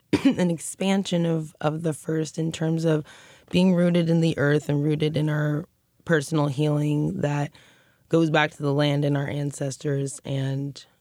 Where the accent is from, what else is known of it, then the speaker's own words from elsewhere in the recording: Sacramento, California, United States; So I am from Sacramento and have been living in Southern Oregon recently.